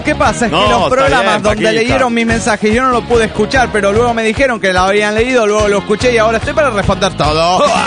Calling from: Argentina; de Argentina!

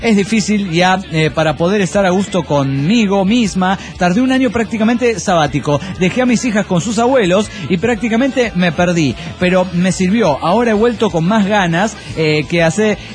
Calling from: Guadalajara, Jalisco, Mexico; de Guadalajara, Jalisco, México.

